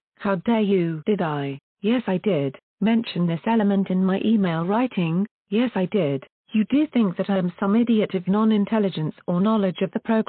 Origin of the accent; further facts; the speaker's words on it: San Bernardino, California, United States; born there; I was born on September 1, 1965 in San Bernardino, California